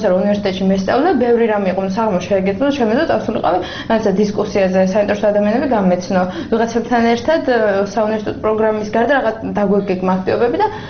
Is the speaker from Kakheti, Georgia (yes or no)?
yes; Tsnori, Kakheti, Georgia; მოკლედ 91 წელს დავიბადე და გავიზარდე პრინციპში ძირითადად წნორში. ესე იგი ეს არის ქალაქის სტატუსის მატარებელი ჩვენი დასახლება, მაგრამ არაფერი არ გამორჩა შუალობრივ სოფლისგან. იქ დავიბადე, იქ ცხოვრობდით